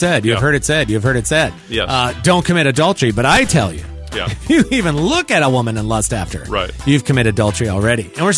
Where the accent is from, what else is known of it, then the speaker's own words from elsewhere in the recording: North Carolina, United States; We're doing 3 pre-screenings next week here in North Carolina, which is my home state.